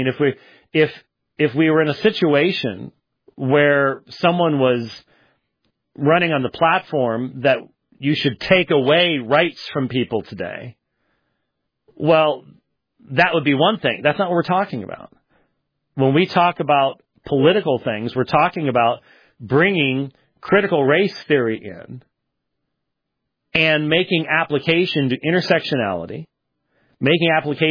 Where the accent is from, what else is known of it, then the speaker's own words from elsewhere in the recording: Pennsylvania, United States; also born or lived in Minnesota; now in Arizona, United States; I was born in Minnesota. Raised in Pennsylvania, and then Arizona is neither south nor north.